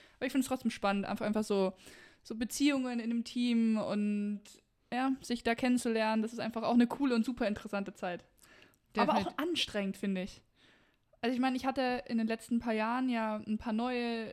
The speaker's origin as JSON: {"language": "German", "town": "Munich", "region": "Bavaria", "country": "Germany", "tie": "born there", "also_born_or_lived": "Berlin / The Hague / Hamburg", "said": "In der schönsten Stadt der Welt, nur um das nochmal festzuhalten."}